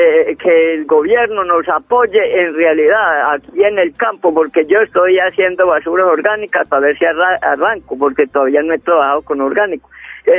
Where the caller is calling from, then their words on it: Granada, Antioquia, Colombia; Yo soy de Granada, Antioquia, municipio de Granada, Antioquia, Corregimiento Santana.